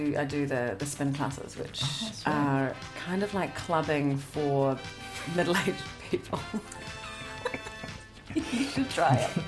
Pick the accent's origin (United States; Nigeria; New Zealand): New Zealand; Otago; Yeah, I grew up in South Otago, and my auntie and uncle had a farm